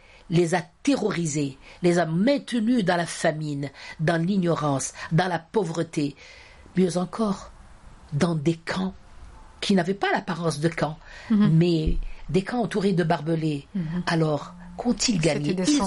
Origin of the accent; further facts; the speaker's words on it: Algeria; moi je suis une Algérienne, je suis victime selon le droit